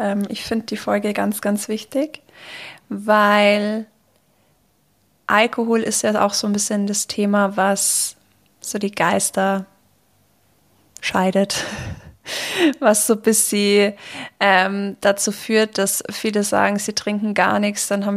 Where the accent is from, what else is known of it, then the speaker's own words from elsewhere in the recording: Bavaria, Germany; Ja, allein die ganzen Feiern bei uns in Bayern, jetzt nicht nur die Wiesen, sondern wir haben hier die ganzen Waldfeste